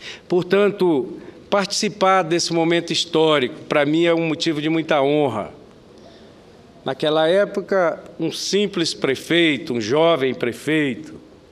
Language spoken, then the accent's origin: Portuguese; Porto Nacional, Tocantins, Brazil; prefeito de Porto Nacional, minha terra natal.